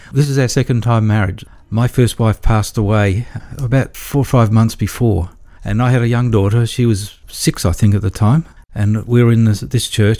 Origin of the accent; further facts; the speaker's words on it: Adelaide, South Australia, Australia; We're from Australia, from down under, and we're from the bottom part of Australia, in South Australia, a city called Adelaide. And we came over in 1994.